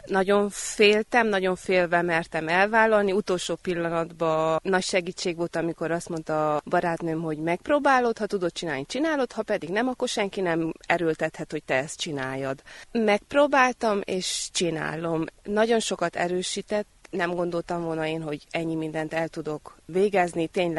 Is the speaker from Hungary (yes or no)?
no; Székelypálfalva, Harghita, Romania; Székelypáfalváról jöttem, falugondoként dolgozom 3 éve múlt februárban.